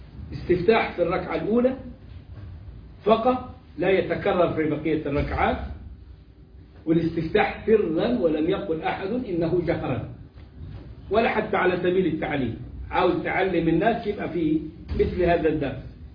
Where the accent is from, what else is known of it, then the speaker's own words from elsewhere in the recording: Egypt; واللي راح الصعيد عندنا في مصر هيبقى عارف الحكاية دي